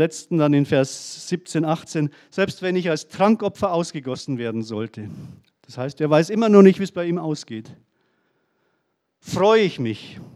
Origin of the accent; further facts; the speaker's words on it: Traunstein, Bavaria, Germany; in meiner Heimat. Ich komme aus Traunstein.